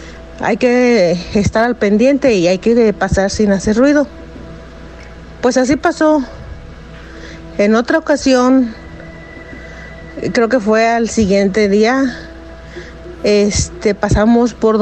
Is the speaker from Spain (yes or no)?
no; Mexico; now in United States; Cuando esto pasó en el año 2000, que fue cuando yo me vine de México para acá, me tocó pasar por la frontera, cruzar la frontera por el cerro, bueno, parte cerro, parte desierto.